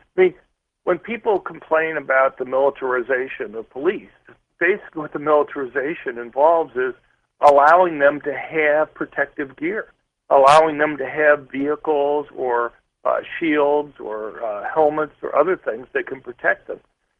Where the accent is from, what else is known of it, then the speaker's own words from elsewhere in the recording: Detroit, Michigan, United States; I grew up in Detroit.